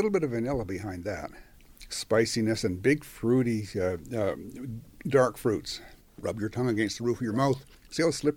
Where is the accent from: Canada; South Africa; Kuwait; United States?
Canada; Ontario; I'm from Ontario, and quite honestly, I don't follow the prices everywhere.